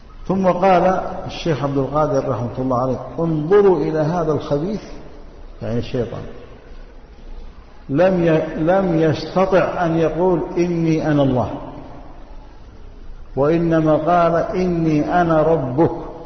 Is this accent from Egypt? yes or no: no; Yemen; كذلك عندنا في اليمن ساعة كاملة. جئنا إلى مدينة الحديدة قبل 34 سنة تقريبا